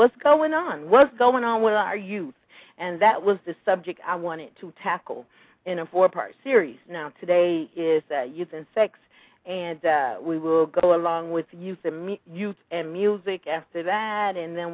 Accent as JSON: {"language": "English", "region": "Georgia", "country": "United States", "said": "I grew up in an era where, you know, you got a whooping. I'm from Georgia. You could tell from my voice."}